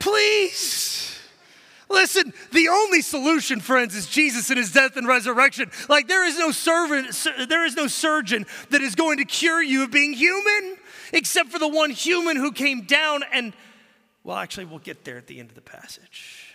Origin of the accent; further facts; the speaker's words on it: Texas, United States; And yet, listen, I'm a Texan.